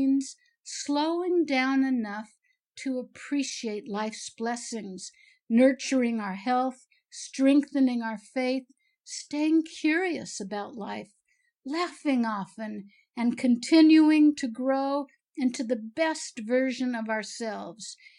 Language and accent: English; Los Angeles, California, United States; the gate next to mine was going to board with people going from Heathrow to LAX, you know, my hometown.